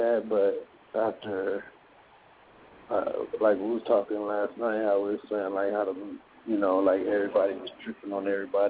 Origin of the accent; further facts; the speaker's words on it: West Coast, United States; To when we go somewhere, we're from West Coast.